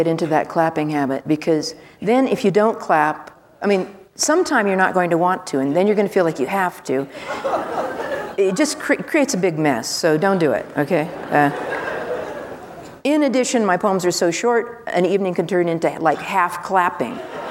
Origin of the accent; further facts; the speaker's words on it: California, United States; I'm from the desert also, but not from this desert. I'm from the Mojave Desert in California.